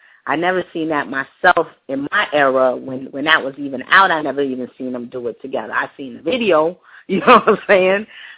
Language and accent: English; Stamford, Connecticut, United States; And I grew up in Stanford, and 42 was about Jackie Robinson